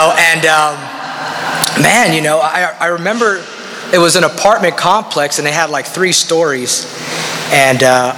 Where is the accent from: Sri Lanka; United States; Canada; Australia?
United States; And I'm an American kid out there.